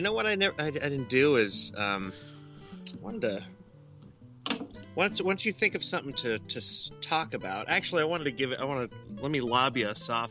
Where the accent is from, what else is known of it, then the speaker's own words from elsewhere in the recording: Davenport, Iowa, United States; Do you realize that Stone Brewery is out of my hometown of Davenport, Iowa?